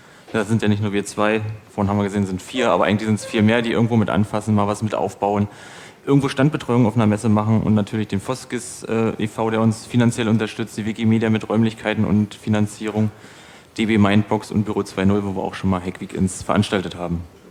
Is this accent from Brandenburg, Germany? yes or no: yes; Brandenburg, Germany; ich komme aus dem Brandenburger Teil